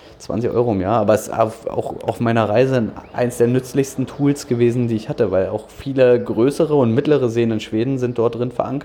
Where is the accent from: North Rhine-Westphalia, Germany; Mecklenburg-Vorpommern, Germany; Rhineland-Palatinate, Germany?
Mecklenburg-Vorpommern, Germany; Dranske; also born or lived in Berlin; Aber ich bin ich bin in Berlin geboren, muss ich ehrlich zugeben, und war dann aber auch einige Jahre auf Rügen, bin da groß geworden, in Dranske, um genau zu sein.